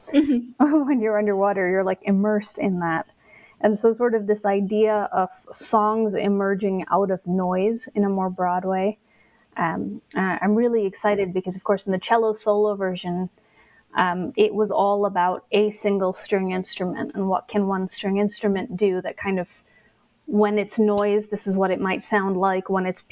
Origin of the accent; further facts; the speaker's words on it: India; moved away; I'm Indian, all my history is Indian, I lived in India and was brought up in India, but even when I go back to India now, I feel like I'm not quite a part of that culture because I've been gone for so long.